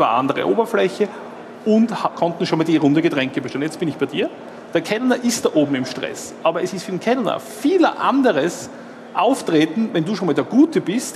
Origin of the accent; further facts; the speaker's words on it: Austria; Ich bin Österreicher